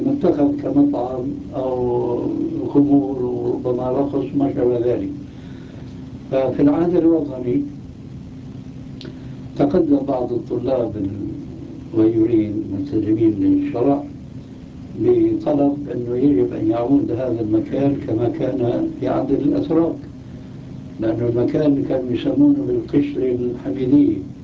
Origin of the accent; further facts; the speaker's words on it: Damascus, Damascus Governorate, Syria; وأنا قلت لما أثيرت هذه المسألة عندنا في دمشق الشام